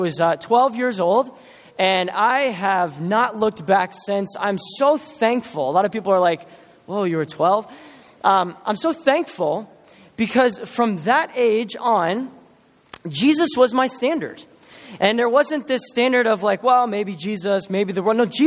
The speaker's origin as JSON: {"language": "English", "region": "Virginia", "country": "United States", "said": "Again, we are from Northern Virginia, very close to D.C."}